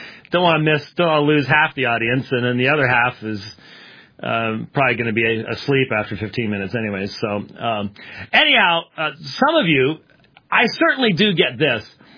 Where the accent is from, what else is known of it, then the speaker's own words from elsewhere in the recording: Scotland, United Kingdom; because, you know, I'm Scottish.